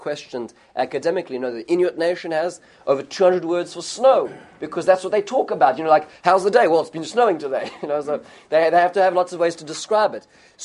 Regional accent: South Africa; when I grew up in South Africa

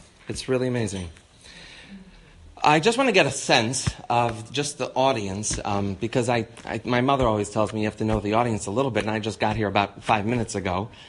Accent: Detroit, Michigan, United States; I'm originally from Detroit.

